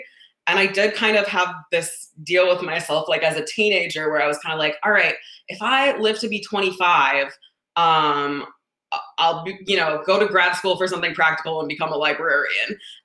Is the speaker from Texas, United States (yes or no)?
no; Minnesota, United States; I grew up in the Twin Cities, St. Paul, Minneapolis